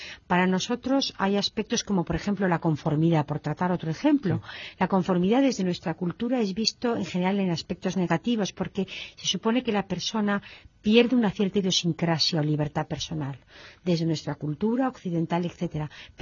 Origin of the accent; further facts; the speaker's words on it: Spain; vivimos en España en esos momentos, primero como europeos, formamos parte de una comunidad multicultural y eso significa que los españoles tenemos movilidad